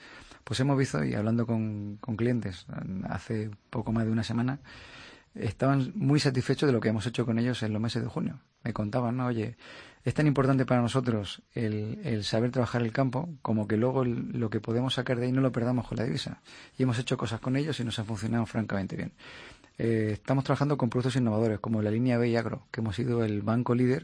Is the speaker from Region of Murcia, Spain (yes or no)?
yes; Abarán, Region of Murcia, Spain; also born or lived in Granada; Nací en Granada. Y he tenido la suerte de criarme, he pasado una parte de mi vida en un pueblecito, donde mi padre era pediatra, Abarán.